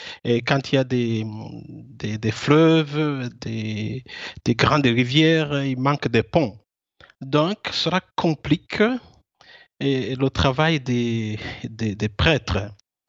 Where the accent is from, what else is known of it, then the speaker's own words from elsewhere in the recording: Rwanda; now in Italy; je suis rwandais de nationalité, mais pour le moment, je suis résident en Italie. Je suis laïque, marié, j'ai deux enfants